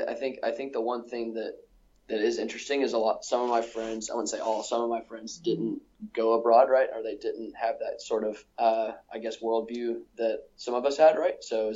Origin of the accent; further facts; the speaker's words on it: Arkansas, United States; now in Austin, United States; No, I'm actually from Arkansas